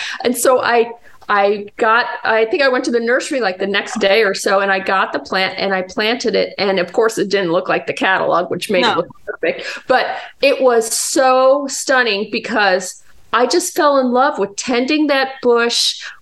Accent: Chicago, Illinois, United States; I grew up in Chicago, and I didn't have an experience till I was much older with plants.

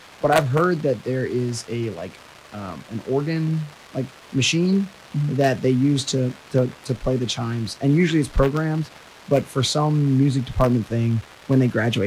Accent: Dallas, Texas, United States; Like, I grew up in Dallas.

